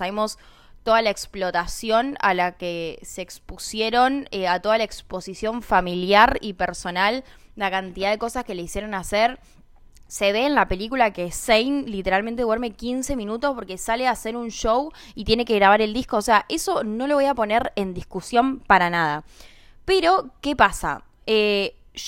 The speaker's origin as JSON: {"language": "Spanish", "country": "Argentina", "said": "soy argentina y soy muy nacionalista, pero siempre me llamó la atención Inglaterra."}